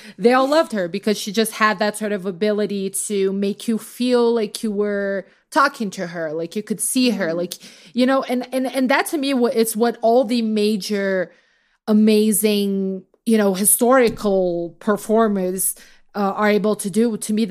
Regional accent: Brazil; I'm always like, I don't know what I am to Americans. I'm just Brazilian. We're just doing our own thing.

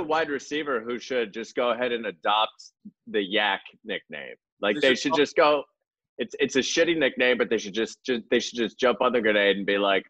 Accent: Pittsburgh, Pennsylvania, United States; So I'm a diehard Steelers fan, just like Greg. I'm from Pittsburgh

